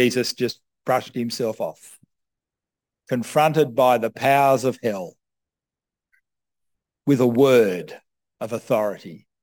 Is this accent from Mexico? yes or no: no; Australia; I'm Australian of British stock and very conservative.